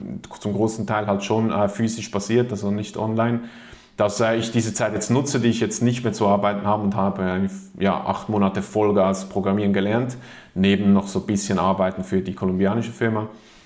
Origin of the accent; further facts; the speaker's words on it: Switzerland; also ich bin Schweizer, vielleicht hört man es vom Akzent.